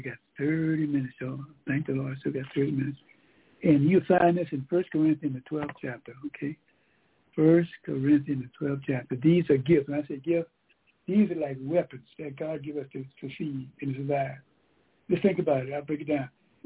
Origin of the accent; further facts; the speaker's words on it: Savannah, Georgia, United States; now in Atlanta, United States; Like I was raised up in Savannah, Georgia. I never thought I'd be here in Atlanta. I've been here in Atlanta now 47 years.